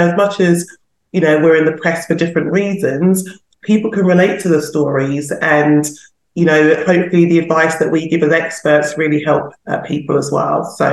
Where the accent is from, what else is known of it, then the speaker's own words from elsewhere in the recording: London, United Kingdom; And then Paul and Mel are looking at me as a Londoner, like, what is that?